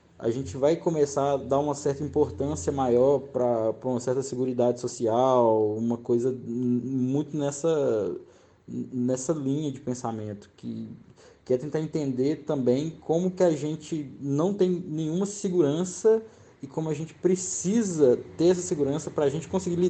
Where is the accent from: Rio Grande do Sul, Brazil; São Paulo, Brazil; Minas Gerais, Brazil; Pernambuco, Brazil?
Minas Gerais, Brazil; Curvelo; eu tenho 21 anos, sou de Curvelo